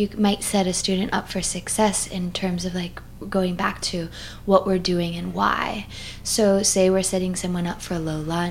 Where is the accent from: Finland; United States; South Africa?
United States; And I was fascinated being an American, like, what do you mean?